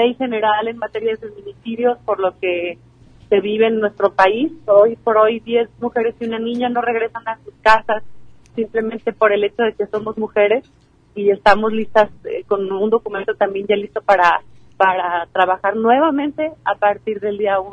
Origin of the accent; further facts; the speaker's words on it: Jalisco, Mexico; somos salteños, somos jaliscienses, somos mexicanos